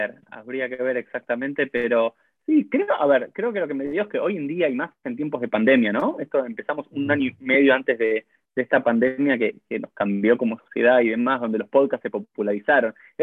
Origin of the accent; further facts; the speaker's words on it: Buenos Aires, Argentina; born there; Acá es en Buenos Aires, sí, nací en Buenos Aires, en el barrio de Colegiales, y lo que siempre me define es una típica familia judía de las típicas argentinas